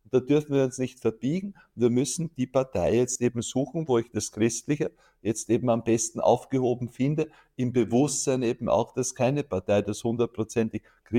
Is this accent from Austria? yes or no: yes; Austria; bei uns in Österreich